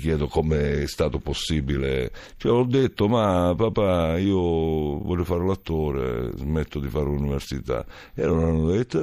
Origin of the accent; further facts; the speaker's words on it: Basilicata, Italy; Intanto questo sound, questo mio accento che tutte le scuole di dizione non sono riuscite a togliere.